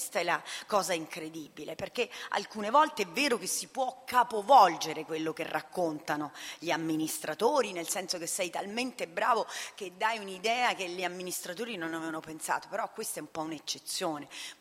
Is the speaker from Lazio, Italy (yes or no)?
yes; Rome, Lazio, Italy; io vengo dalla città di Roma